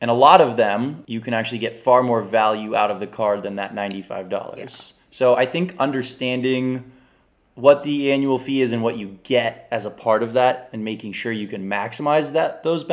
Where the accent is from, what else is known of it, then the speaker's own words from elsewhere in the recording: Los Angeles, California, United States; Yeah, so I was born and raised in Los Angeles, went to USC